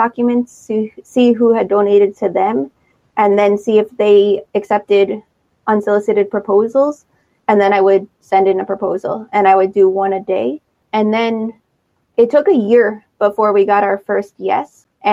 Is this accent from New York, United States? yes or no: yes; New York, United States; moved away as an adult; also born or lived in Los Angeles; I grew up in New York, but then I moved to Los Angeles when I was 18. And mm-hmm. so I spent my whole adult working life in Los Angeles. I moved back to New York probably in early 2020, late 2019.